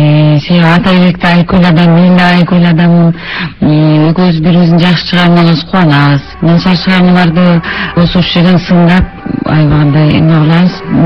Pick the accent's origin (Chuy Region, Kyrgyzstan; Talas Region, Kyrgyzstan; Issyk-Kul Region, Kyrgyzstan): Issyk-Kul Region, Kyrgyzstan; ысык көлүн жээгинде чоңойдум.